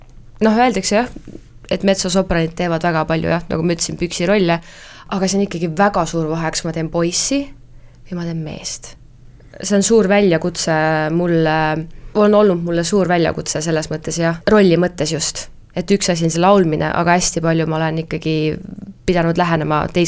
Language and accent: Estonian; Häädemeeste, Pärnu County, Estonia; now in Tallinn, Estonia; Olen tegelikult pärit Häädemeestelt, aga olen nüüd Tallinnas elanud üle 10 aasta.